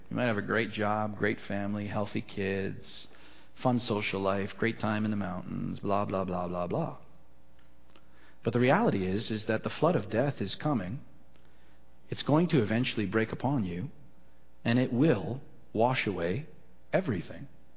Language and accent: English; Ontario, Canada; now in Alberta, Canada; because I'm from Ontario, right? Don't hold that against me.